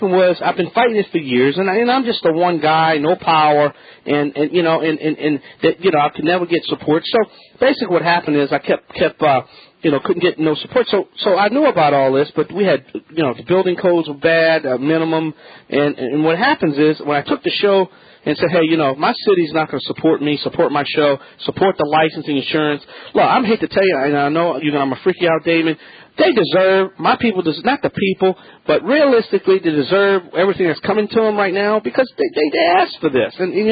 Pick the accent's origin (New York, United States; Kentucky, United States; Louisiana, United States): Louisiana, United States; and I'm Cajun